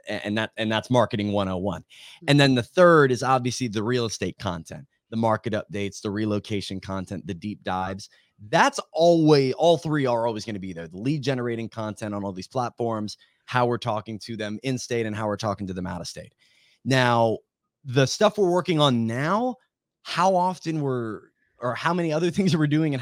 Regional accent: California, United States; yeah, we're specifically from Cali.

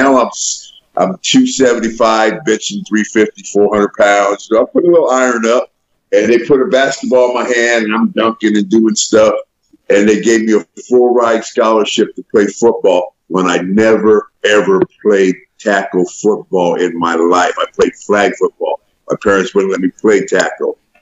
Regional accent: Bay Area, California, United States; See, I went to high school in like 75 to 79, and I'm from the Bay Area.

